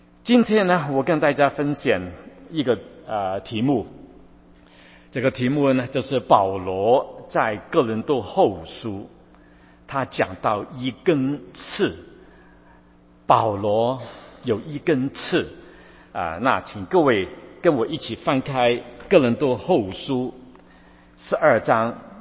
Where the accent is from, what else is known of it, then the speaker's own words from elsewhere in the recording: Guangdong, China; 所以我们广东话就是很麻烦，我们广东人学其他的言语也是很困难